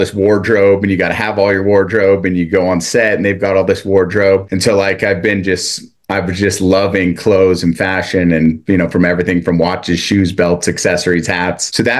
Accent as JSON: {"language": "English", "town": "South Lake Tahoe", "region": "California", "country": "United States", "said": "Yes, I am from South Lake Tahoe, California."}